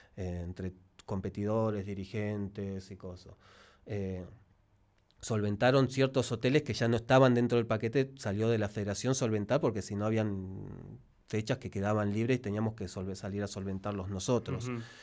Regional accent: Zapala, Neuquén, Argentina; moved away; yo volví hace un par de años a Zapala, después de 20 años casi de estar fuera. Y volví a mi localidad donde yo nací, donde yo me crié

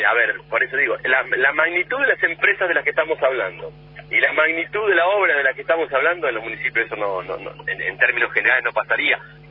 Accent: Tres Arroyos, Buenos Aires Province, Argentina; En mi pueblo, en Tres Arroyos, lo hace el consorcio pavimentador muchas veces, que es una cooperativa de vecinos.

